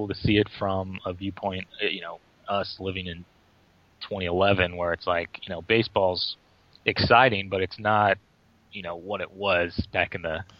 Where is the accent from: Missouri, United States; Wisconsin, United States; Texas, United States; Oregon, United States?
Missouri, United States; St. Louis; especially, we're from St. Louis, so Mark McGwire was huge